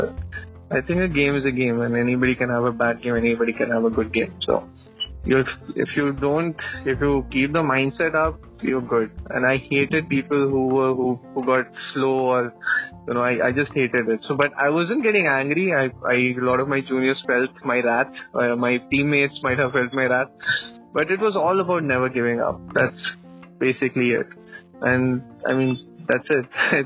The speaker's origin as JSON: {"language": "English", "town": "Jamshedpur", "region": "Jharkhand", "country": "India", "tie": "born or raised there", "said": "So I grew up in Jamshedpur, okay, and in Jamshedpur we have grounds everywhere and anywhere."}